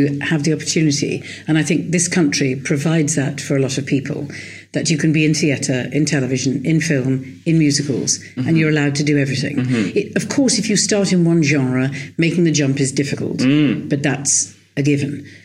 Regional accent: London, United Kingdom; born there; I was born in London.

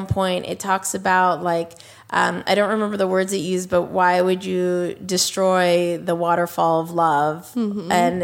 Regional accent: United States; I mean, as an American, customer experience is so important

